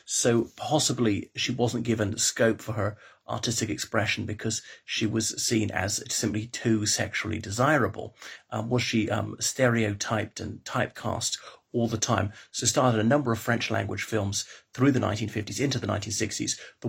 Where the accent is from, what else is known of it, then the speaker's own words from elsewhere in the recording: Ireland; respected viewers … from Ireland.